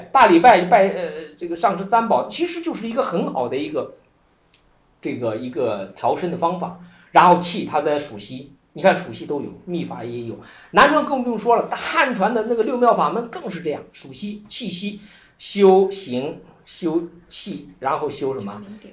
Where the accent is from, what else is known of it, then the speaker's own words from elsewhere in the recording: Shaanxi, China; 都我们陕西人最骄傲，每次都给人介绍，在我们陕西在终南山入定